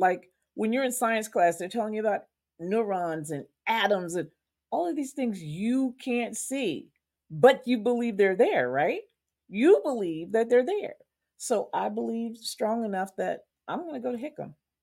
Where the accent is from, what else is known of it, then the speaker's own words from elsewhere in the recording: Louisiana, United States; Keesler was close to Louisiana. I'm from Louisiana, so it was close to home.